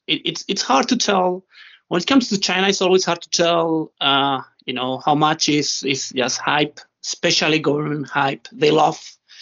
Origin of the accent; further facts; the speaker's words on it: Spain; born there; English is a second language; also born or lived in Australia; I was born here in Spain, then I lived in Australia. I've lived in a lot of countries, and I've talked to a lot of people from many places.